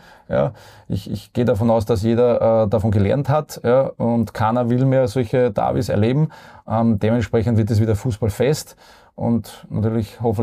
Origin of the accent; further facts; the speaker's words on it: Vienna, Austria; born there; Also ich bin ein gebürtiger Wiener.